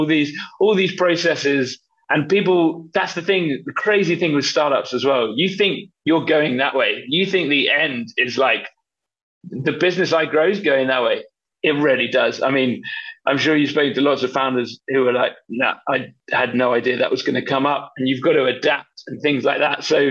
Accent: United Kingdom; Back in the day, and being a Brit, we're pretty good at drinking alcohol.

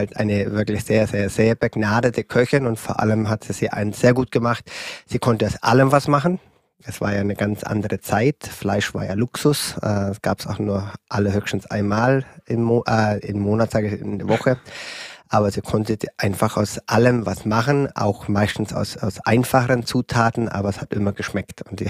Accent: Bavaria, Germany; Ich komme nicht aus Franken oder Unterfranken. Ich komme aus dem Allgäu. Bin also ein bayerischer Schwabe, wenn man also die A7 runterfährt.

